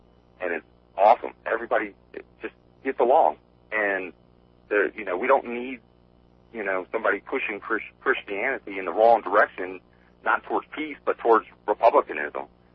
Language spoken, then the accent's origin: English; Virginia, United States; also born or lived in Louisiana; Well, I was born in the Bible Belt in Virginia. Left Virginia for Louisiana.